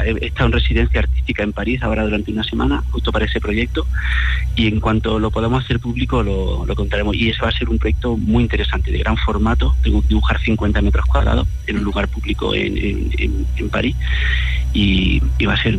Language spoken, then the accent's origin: Spanish; Gorafe, Andalusia, Spain; en mi pueblo se encalaba con cal muerta las tumbas de un pueblo muy pequeñito, se llama Gorafe, está entre Guadí y Baza